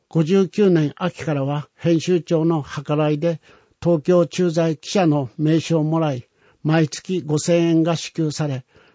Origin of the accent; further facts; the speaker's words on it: Hokkaido, Japan; どさんこ同士というせいか、長時間お話ができました。